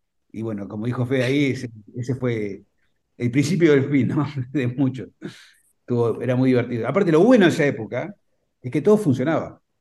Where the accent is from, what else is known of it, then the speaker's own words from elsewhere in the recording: La Plata, Buenos Aires Province, Argentina; Yo soy de La Plata, así que era doble gasto